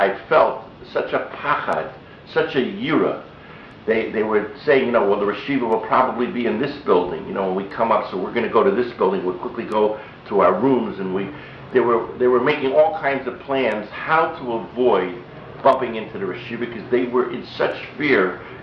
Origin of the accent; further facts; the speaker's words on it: Toledo, Ohio, United States; And, of course, I came from Toledo, Ohio